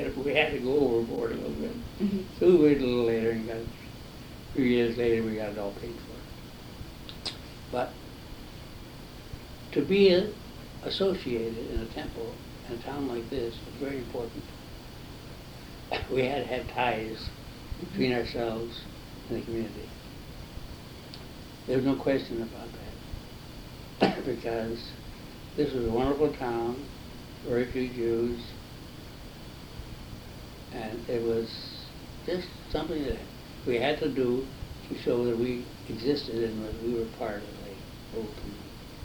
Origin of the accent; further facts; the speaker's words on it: Marinette, Wisconsin, United States; born there; I was born in Marinette, Wisconsin in 1904.